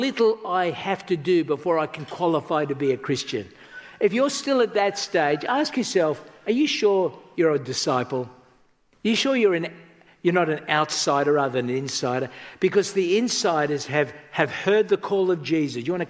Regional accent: Australia; I grew up on a farm, many of you know this, and there was around 1980-81, I was coming back from Perth, that's the other side of Australia, like it's like three-day bus trip.

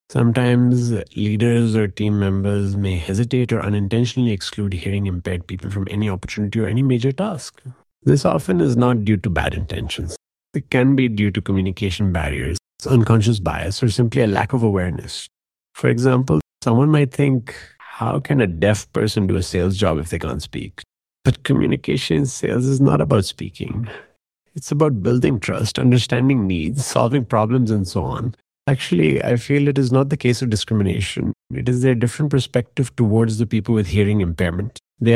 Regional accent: Chennai, Tamil Nadu, India; I am from Chennai, India.

